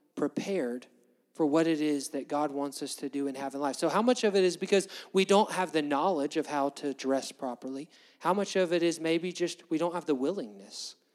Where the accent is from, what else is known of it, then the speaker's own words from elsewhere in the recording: Alabama, United States; how many of you guys are born and raised in Alabama like me?